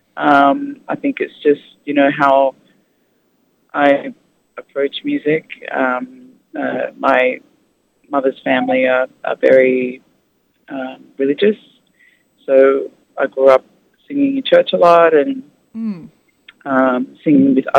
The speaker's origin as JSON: {"language": "English", "country": "Australia", "said": "I'm an Aussie, but my mother is Tongan and my father is from New Zealand."}